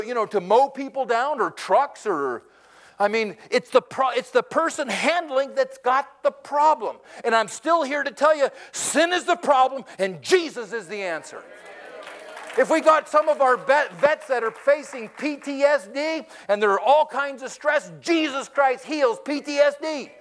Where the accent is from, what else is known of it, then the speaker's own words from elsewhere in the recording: California, United States; I'm from Southern California. I know that area of Malibu.